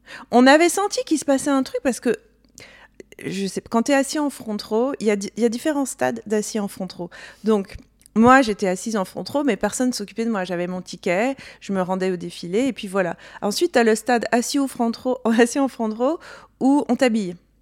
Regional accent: Corsica, France; parce que je viens pas de Paris, je viens de la Corse

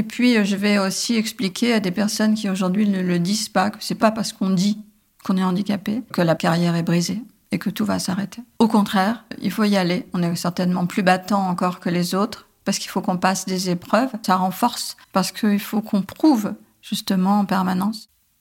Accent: Hauts-de-France, France; je suis du Pas-de-Calais, j'ai 68 ans.

